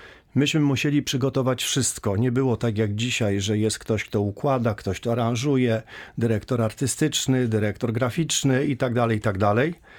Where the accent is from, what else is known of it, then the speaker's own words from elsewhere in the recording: Rzeszów, Subcarpathian Voivodeship, Poland; born there; urodziłem się na Staromieściu praktycznie, więc 62 lata temu, więc Rzeszów.